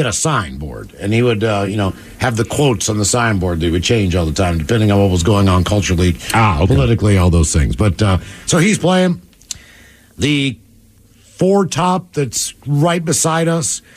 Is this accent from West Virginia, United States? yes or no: yes; West Virginia, United States; I'm from West Virginia. We don't have Mexicans where I lived.